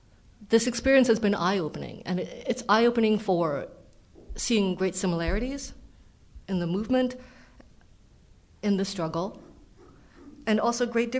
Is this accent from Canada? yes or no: yes; Canada; As mentioned, I'm from Canada. I got my law degree from Canada.